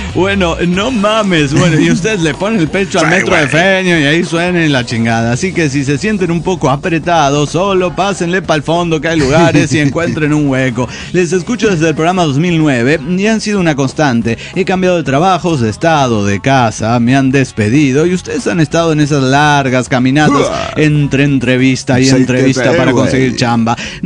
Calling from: Chile

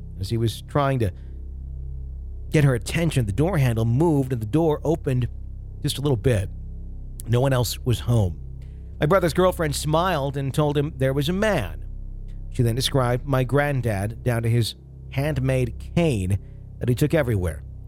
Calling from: Sunderland, North East England, United Kingdom; I'm writing in from Sunderland in northeast England

